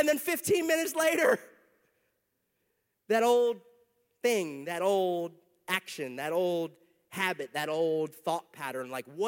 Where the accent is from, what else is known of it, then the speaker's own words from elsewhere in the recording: Florida, United States; I grew up here in South Florida, and so we would go fishing for brim and sunfish